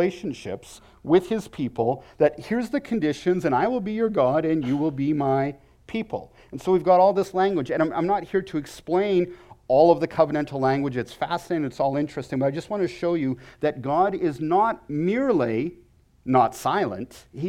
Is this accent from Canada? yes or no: yes; Vancouver, British Columbia, Canada; where I grew up in Vancouver. It rains 300 days a year.